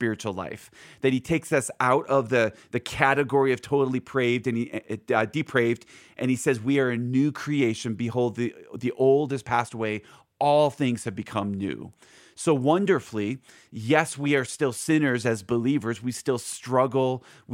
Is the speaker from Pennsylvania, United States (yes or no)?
yes; Philadelphia, Pennsylvania, United States; Again, I'm from Philly, so that's my hood. That's my home territory.